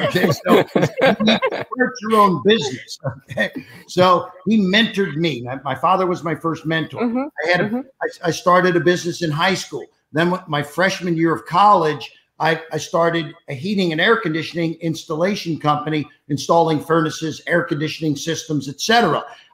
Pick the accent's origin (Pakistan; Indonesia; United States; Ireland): United States; Cincinnati, Ohio; You know, I grew up in Cincinnati, Ohio, which is not a big city. It was, you know, sort of a blue collar area. And my father was a bartender. I'm one of six kids.